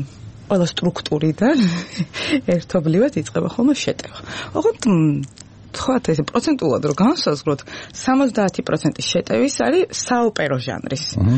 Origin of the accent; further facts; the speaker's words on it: Kakheti, Georgia; ჯერერთი რო კახელი ვარ. მე რე ქიზიყელი.